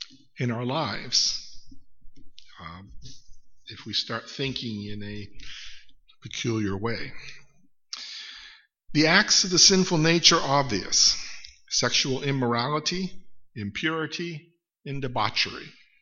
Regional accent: United States; You know, I used to think, I grew up in the United States, that there wasn't much interest in witchcraft amongst people.

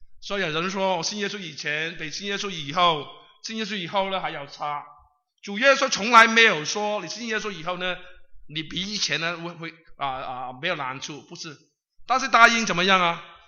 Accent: Hong Kong; 在我来自的地方香港

